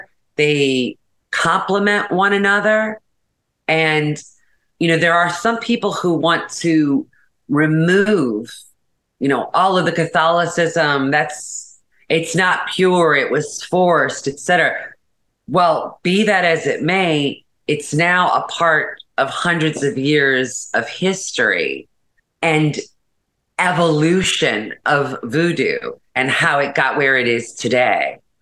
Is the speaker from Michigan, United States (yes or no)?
no; New Orleans, Louisiana, United States; I am born and raised in New Orleans. My family, you know, my grandparents are from here, my great grandparents. I'm a New Orleans girl, born and raised.